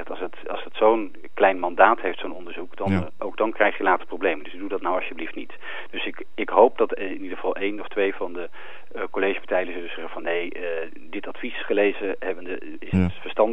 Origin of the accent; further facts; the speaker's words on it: United Kingdom; Dutch is a second language; dat doet mij als Brit echt pijn aan mijn oren.